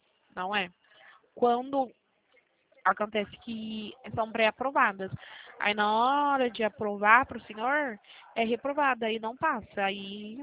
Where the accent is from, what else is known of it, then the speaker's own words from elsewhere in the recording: São Paulo, Brazil; Eu sou do interior de São Paulo.